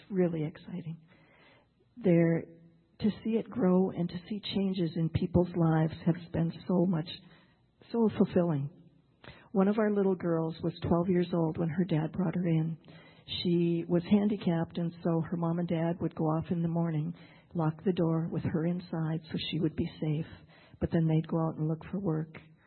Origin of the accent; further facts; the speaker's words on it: Devils Lake, North Dakota, United States; I grew up in Devil's Lake, North Dakota, which is real close to the Canadian border.